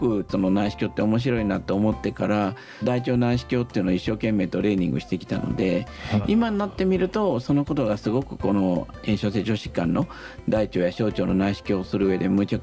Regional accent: Osaka, Japan; 私大阪生まれの大阪育ちで、はい、家族全員大阪の、まあ、いわゆる商人というか商売人です。

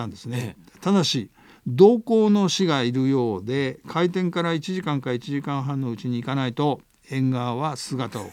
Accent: Kanto, Japan; now in Toyama, Japan; 関東から来た田舎者である私には言葉を失いました

